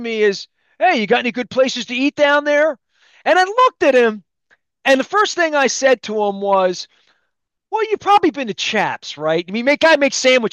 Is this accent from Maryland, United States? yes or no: yes; Baltimore, Maryland, United States; So he starts talking to me, and I said, I'm from Baltimore.